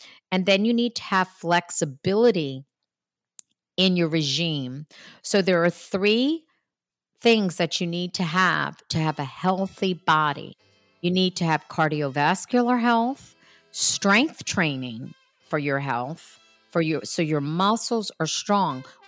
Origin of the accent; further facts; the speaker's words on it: Louisiana, United States; You know, I'm from Louisiana, the South, and so we have a lot of water, and I was born and raised swimming